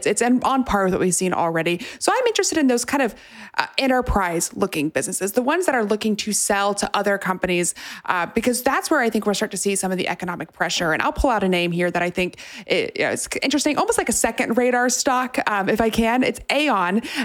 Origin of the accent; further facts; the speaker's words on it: Texas, United States; I'm a Texan through and through. What can I say?